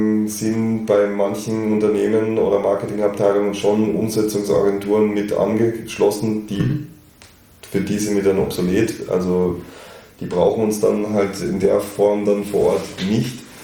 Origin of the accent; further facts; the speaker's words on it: Germany; ich wäre in Deutschland in meiner Heimat